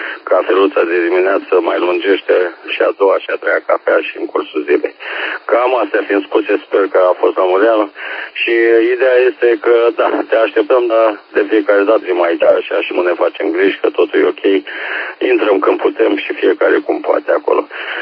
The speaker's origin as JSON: {"language": "Romanian", "town": "Bacău", "region": "Bacău County", "country": "Romania", "tie": "born or raised there", "said": "din Bacău, din Y-Coc, auzi, da, mă pomenește orașul meu natal."}